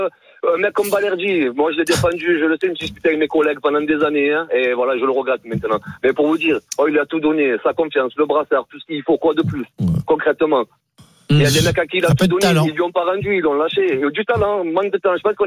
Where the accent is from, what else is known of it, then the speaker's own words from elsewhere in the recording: Marseille, Provence-Alpes-Côte d'Azur, France; Moi, je suis Marseillais, j'ai 43 ans.